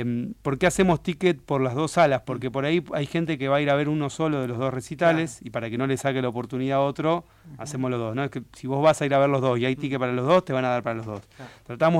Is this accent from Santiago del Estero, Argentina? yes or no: no; Santa Fe, Argentina; como buenos santafesinos que somos.